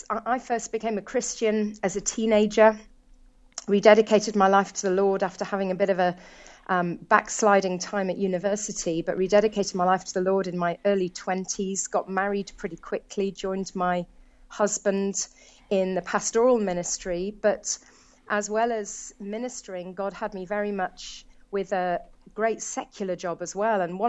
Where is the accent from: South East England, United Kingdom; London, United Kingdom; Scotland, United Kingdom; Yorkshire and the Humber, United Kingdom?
London, United Kingdom; Well, I'm from London, England, and we have very cold weather still here